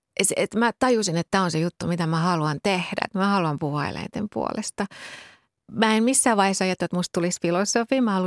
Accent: Kintaus, Central Finland, Finland; mä oon maalta kotoisin, Keski-Suomesta, pienestä kylästä nimeltä Kintaus ja se oli silloin erityisen pieni. Silloin oli 80-luvulla, kun mä oon ollut lapsi

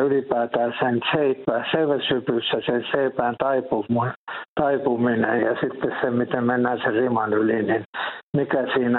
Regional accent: Somero, Southwest Finland, Finland; Ja toisaalta mä olen Somerolta kotoisin ja niin kuin jokainen tietää, niin Somerohan on tämmöinen seiväshypin niin kuin kultamaa täällä Suomessa.

